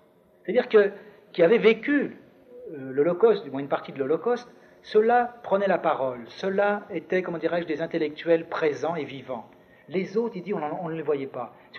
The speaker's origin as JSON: {"language": "French", "country": "Russia", "lives_now": "France", "said": "je suis originaire de Russie"}